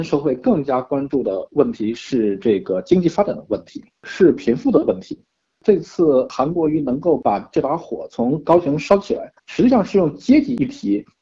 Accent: China; 作为一个大陆人来讲的话

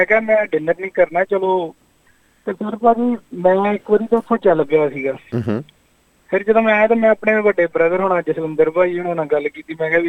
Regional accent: Atliwal, Punjab, India; moved away; district ਮੇਰਾ ਅੰਮ੍ਰਿਤਸਰ ਹੈ ਜੀ, ਪੰਜਾਬ ਤੋਂ ਅੰਮ੍ਰਿਤਸਰ ਡਿਸਟ੍ਰਿਕਟ, ਅਤੇ ਰਾਇਆ ਸਾਂਸੀ ਗੁਰੂ ਰਾਮਦਾਸ ਏਅਰਪੋਰਟ ਦੇ ਲਾਗੇ ਸਾਡਾ ਪਿੰਡ ਹੈ ਜੀ ਅਤਲੀਵਾਲ

